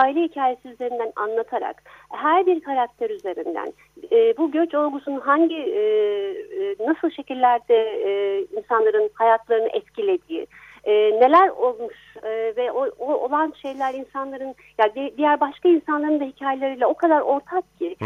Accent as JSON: {"language": "Turkish", "region": "Istanbul", "country": "Turkey", "tie": "born or raised there", "also_born_or_lived": "Dortmund, Germany", "said": "Almanya tamam, ben Almanya'da doğdum, Dortmund'da doğdum. Sonra Türkiye'de büyüdüm, ben İstanbul'da büyüdüm."}